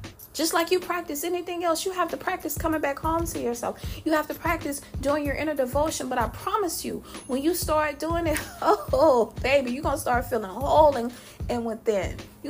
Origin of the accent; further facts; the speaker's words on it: Louisiana, United States; I'm from Louisiana. Born and raised, I can't be anything but country. I can't be anything but Southern. That's who I am. I'm a Southern woman. I'm from Southeast Louisiana.